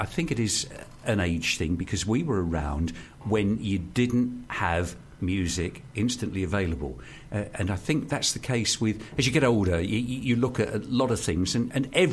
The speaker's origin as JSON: {"language": "English", "town": "Burnham", "region": "East of England", "country": "United Kingdom", "tie": "born or raised there", "said": "I lived in Burnham. I still do live in Burnham. I grew up in Burnham."}